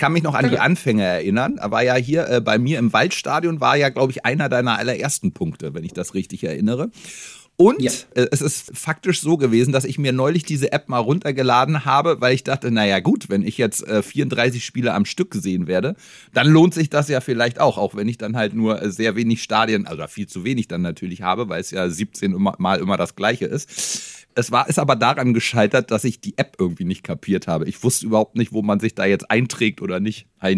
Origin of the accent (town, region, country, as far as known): Germany; born or raised there